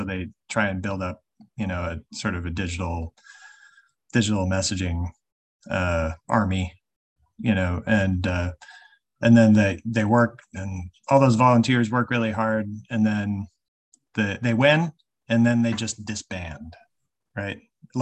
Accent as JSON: {"language": "English", "country": "United States", "said": "And I'm American."}